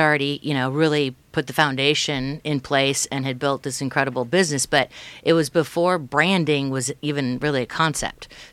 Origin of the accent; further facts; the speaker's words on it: Newport Beach, California, United States; No, in Newport Beach. I'm actually from Newport Beach, fourth generation Californian.